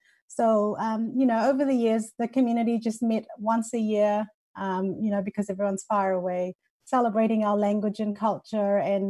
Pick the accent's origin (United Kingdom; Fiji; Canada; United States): Fiji; Rotuma; now in Auckland, New Zealand; and I live in Auckland. I was born and raised in Fiji, like most Rotumans. I went to school there, and about 17 years ago, moved to New Zealand with my family.